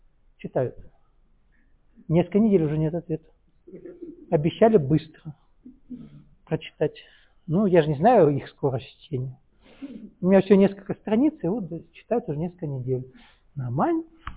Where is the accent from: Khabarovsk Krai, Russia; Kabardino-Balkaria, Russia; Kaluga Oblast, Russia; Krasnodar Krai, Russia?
Kabardino-Balkaria, Russia; Я точно знаю, потому что я вырос в Кабардино-Балкарии